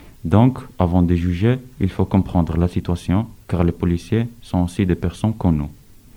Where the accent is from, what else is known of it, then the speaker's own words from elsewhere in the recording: Italy; j'ai 15 ans. Et je viens d'Italie.